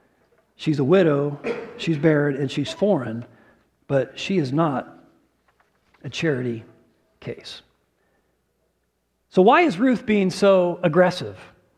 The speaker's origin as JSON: {"language": "English", "town": "Bonney Lake", "region": "Washington", "country": "United States", "said": "I'm the Washingtonian who's from Washington. Well, yeah, Washington, Bonnie Lake. I'm the Washingtonian from Washington."}